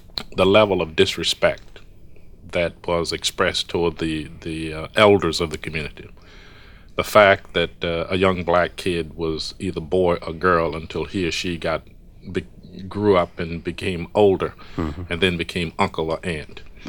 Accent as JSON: {"language": "English", "region": "Georgia", "country": "United States", "tie": "born or raised there", "said": "I remember when I grew up in Georgia as a young 15-year-old"}